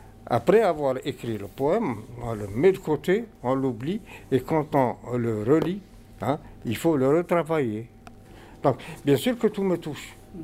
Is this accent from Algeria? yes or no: yes; Algeria; now in France; je suis algérien, hein, je n'ai pas de double nationalité, je suis algérien, comme ça, juste invité ici, en France